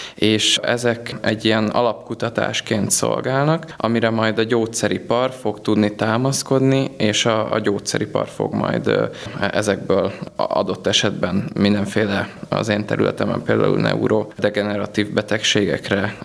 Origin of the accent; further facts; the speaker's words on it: Budapest, Hungary; born there; Én budapesti születésű vagyok